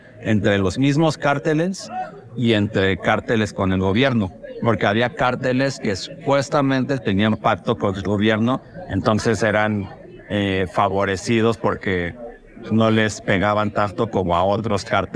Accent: Sinaloa, Mexico; yo estoy contigo porque yo soy de Sinaloa.

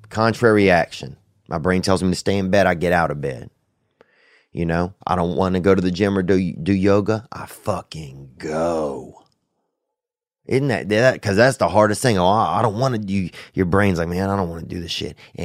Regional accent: Louisiana, United States; Gang, gang … out of that 985, son. And that's my hometown, St. Tammany Parish.

